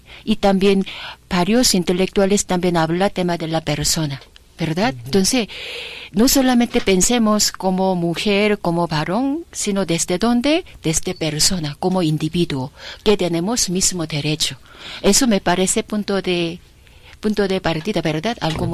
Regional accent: South Korea; como yo vengo de Corea, sociedad coreana, también sociedad, digamos, peruana, puneña

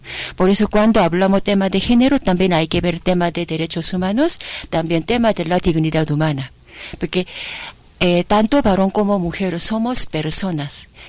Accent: South Korea; como yo vengo de Corea, sociedad coreana, también sociedad, digamos, peruana, puneña

